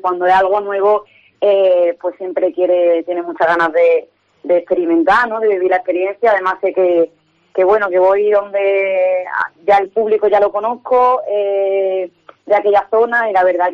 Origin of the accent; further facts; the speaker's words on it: Andújar, Andalusia, Spain; Bueno, pues soy del sur, soy de Andújar, un pueblo de Jaén. Y aunque ahora no vivo allí, pero vamos, nací allí, soy de allí de toda la vida, vamos.